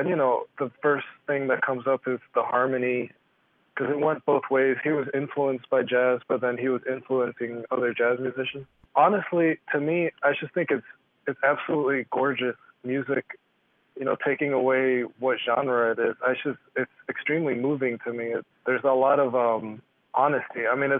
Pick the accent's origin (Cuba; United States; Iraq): Cuba; growing up in Cuba, I feel like it's basically the same ingredients as far as the music is concerned.